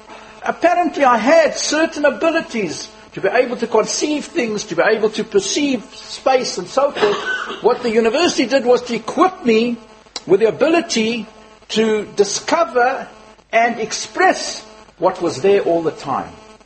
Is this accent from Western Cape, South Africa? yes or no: no; Benoni, Gauteng, South Africa; I was born in South Africa in 1937, before the war. My parents came from Litter, actually came from Ponevej, the Ponevej Rov and Sadek Kedushin for my parents, for Hashem. And they came to a little town, Benoni, in South Africa.